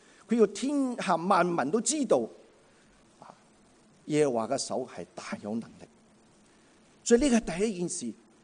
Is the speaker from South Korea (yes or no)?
no; China; 好像就是好像我们中国人说呢